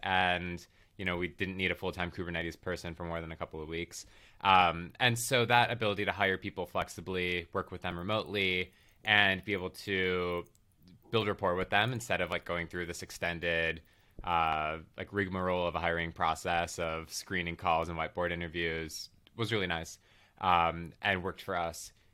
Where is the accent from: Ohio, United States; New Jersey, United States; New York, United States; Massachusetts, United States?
Ohio, United States; So I grew up in Ohio, went to school in Missouri